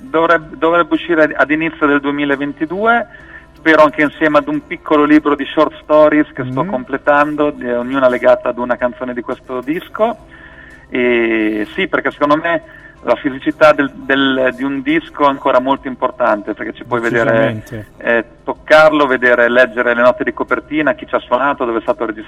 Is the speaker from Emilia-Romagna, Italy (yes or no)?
yes; Rimini, Emilia-Romagna, Italy; io sono nato e cresciuto a Rimini, come si può dedurre anche da questa canzone